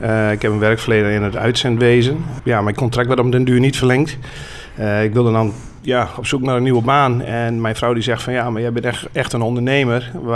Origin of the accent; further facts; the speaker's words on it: Veendam, Groningen, Netherlands; moved away as an adult; now in Ter Apel, Netherlands; Ik kom zelf van oorsprong uit Veendam. Tot mijn 25e in Veendam gewoond. En daarna verhuisd vanwege de relatie natuurlijk richting Ter Apel.